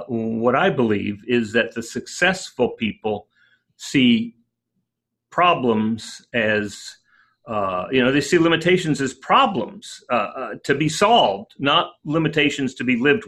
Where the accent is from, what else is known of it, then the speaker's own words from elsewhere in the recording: Texas, United States; now in Arizona, United States; I grew up in Texas, so they can have it. That I choose to be here.